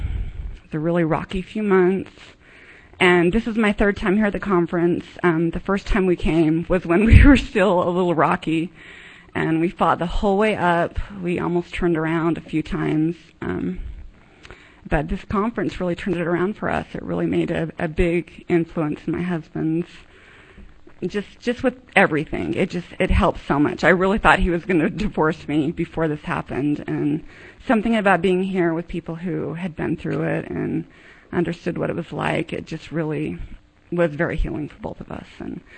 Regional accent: Provo, Utah, United States; I grew up in Provo.

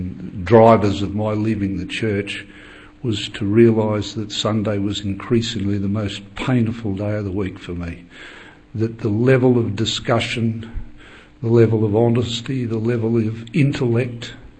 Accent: Australia; As you might pick from my accent, I come from a land down under. So I've flown. The diagonal length of the Pacific to be here.

